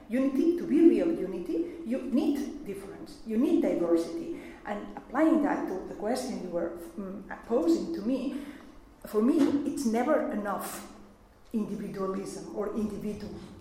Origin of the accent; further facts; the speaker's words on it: Barcelona, Catalonia, Spain; born there; English is a second language; also born or lived in United States; I came from the United States. I'm born in Barcelona, but I had gone there to do my training in medicine, in infectious diseases.